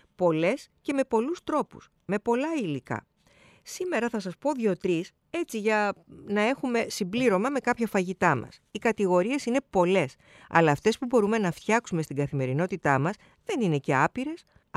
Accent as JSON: {"language": "Greek", "region": "Peloponnese", "country": "Greece", "tie": "born or raised there", "lives_now": "Athens, Greece", "said": "Εγώ την ξέρω από την πατρίδα μου την Αρκαδία."}